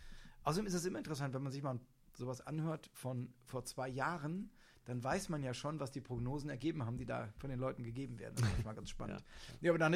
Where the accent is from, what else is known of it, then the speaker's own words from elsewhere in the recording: Rhineland-Palatinate, Germany; born there; Ich bin in der Pfalz geboren. Mein Vater ist Pfälzer und meine gesamte Familie, also der Große, lebt noch in der Pfalz.